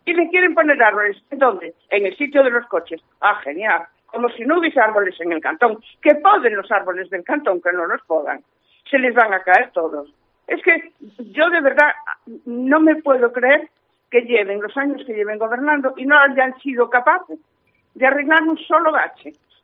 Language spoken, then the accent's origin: Spanish; Ferrol, Galicia, Spain; Toda cuanta manifestación hubo para que Ferrol fuese lo que queremos los ferrolanos, yo fui.